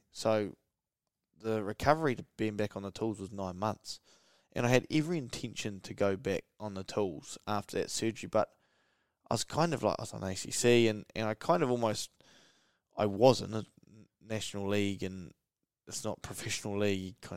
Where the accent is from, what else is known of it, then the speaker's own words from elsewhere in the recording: Gisborne, New Zealand; A really kind of funny and like reference point that I look back to is growing up in Gizzy, the way I was kind of brought up, my uncle was like my hero, right?